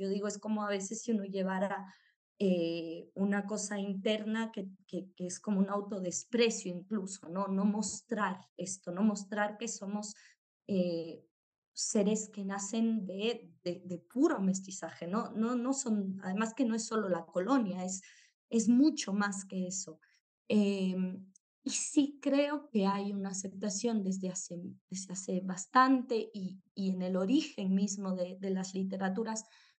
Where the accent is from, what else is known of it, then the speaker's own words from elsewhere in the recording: Ecuador; pero como ecuatorianos, me parece que es la lucha como más grande